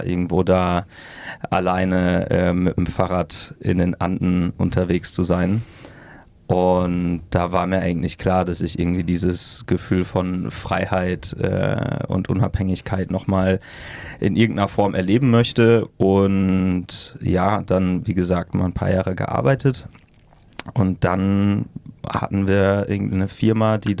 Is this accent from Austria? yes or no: no; North Rhine-Westphalia, Germany; now in Berlin, Germany; Ich komme aus der Nähe von Münster. So ein Dorf, was die meisten Münsteraner auch nicht kennen, deswegen sagen wir einfach Münster. Und bin dann vor ein paar Jahren, ich glaube 5 Jahre sind es her, nach Berlin gezogen.